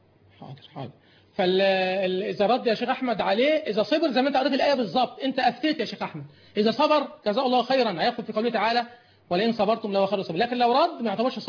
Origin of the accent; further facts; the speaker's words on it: Egypt; اللهم اجعل بلدنا مصر بلد أمن وأمان